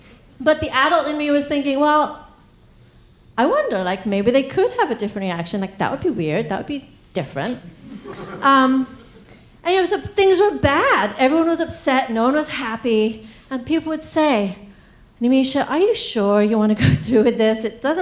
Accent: England, United Kingdom; He knew I was from England, and he knew I liked tea.

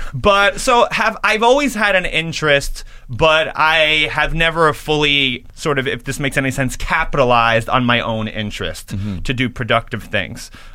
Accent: New York, United States; because I'm a New Yorker, hating Giuliani

